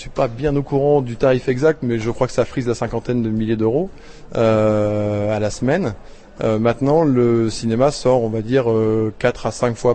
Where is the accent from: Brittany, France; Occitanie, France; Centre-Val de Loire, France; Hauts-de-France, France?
Brittany, France; On vient depuis la Bretagne, donc l'ouest complet de la France.